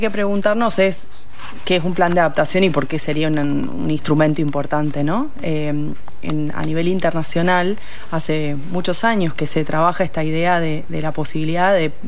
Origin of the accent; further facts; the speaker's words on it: Rosario, Santa Fe, Argentina; una ciudad en la Argentina como, no sé, Rosario, de donde vengo yo